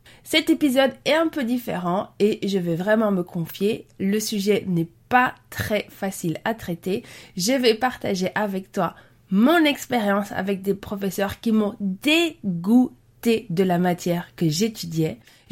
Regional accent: Brussels, Belgium; J'ai grandi à Bruxelles

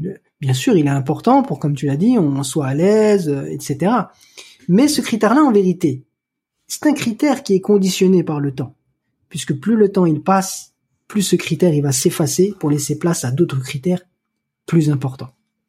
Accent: Algeria; moi je suis originaire d'Algérie

